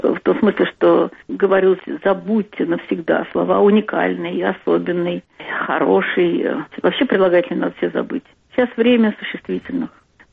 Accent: Nizhny Novgorod Oblast, Russia; Я нижегородка, это моя земля. Я стала почетным гражданином села Большое Болдино

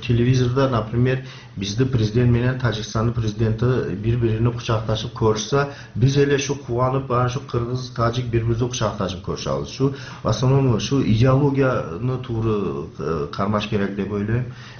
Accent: Uch-Korgon, Batken Region, Kyrgyzstan; born there; Kyrgyz is a second language; Эми биз ушу Кыргызстанды ушу Үч Коргондо жакта төрөлгөн анын 60-жы жыл.

